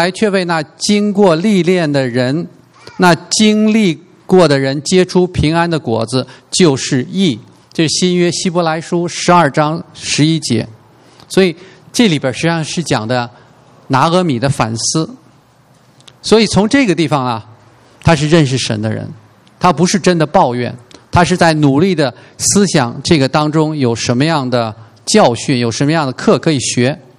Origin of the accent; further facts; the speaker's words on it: China; 这是我们中国人翻译的时候吧，为了顺畅加上的。